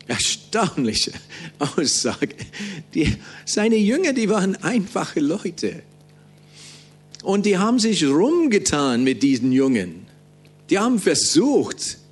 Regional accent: Bavaria, Germany; Wir haben große Berge bei uns in Bayern.

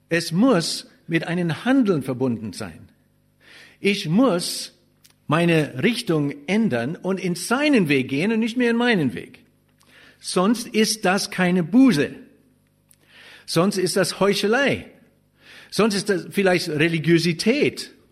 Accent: Germany; Wir sind ja Deutsche, gell?

